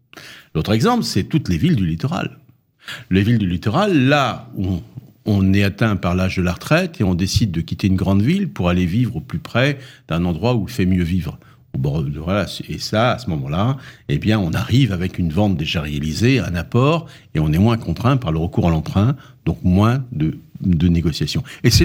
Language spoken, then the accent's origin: French; Nantes, Pays de la Loire, France; Moi, je suis de Nantes.